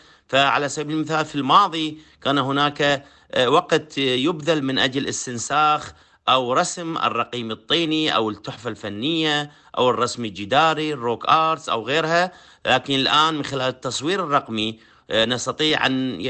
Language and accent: Arabic; Hit, Anbar, Iraq; بالأصل من العراق من الأنبار من مدينة هيت، ودرست جميع مراحل الدراسة في العراق